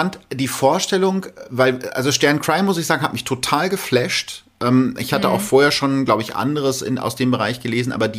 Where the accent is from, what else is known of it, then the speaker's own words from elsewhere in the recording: North Rhine-Westphalia, Germany; Ein Fettvermischer, sagt man bei uns in Ostwestfalen.